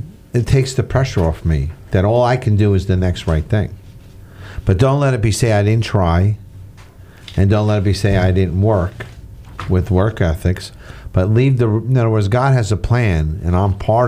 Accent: Ithaca, New York, United States; born there; I was born in Ithaca, New York.

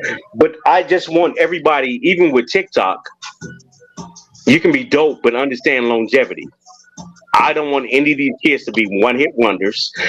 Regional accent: Gary, Indiana, United States; because we're from Gary, Indiana.

